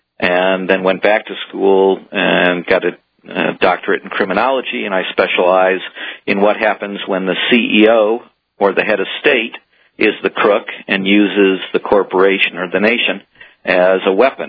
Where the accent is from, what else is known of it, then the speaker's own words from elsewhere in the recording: Midwest, United States; All right. I'm a Midwesterner.